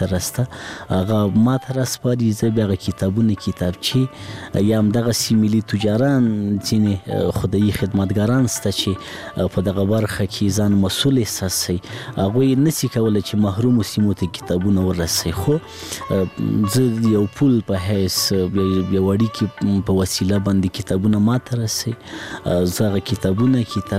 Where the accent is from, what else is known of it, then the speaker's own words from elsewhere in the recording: Laghman, Afghanistan; زه په لغمان کې پیدا سویم په لغمان کې را لوی سویم خوانسی می په لغمان کې لوسته